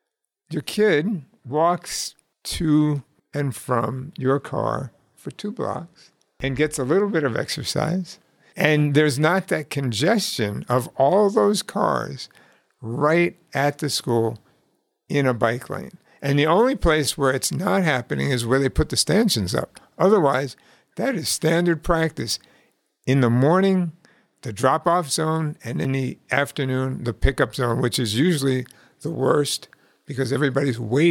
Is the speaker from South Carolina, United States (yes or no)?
no; New York City, New York, United States; when I grew up in the Bronx in New York City, all of the schools were in residential neighborhoods.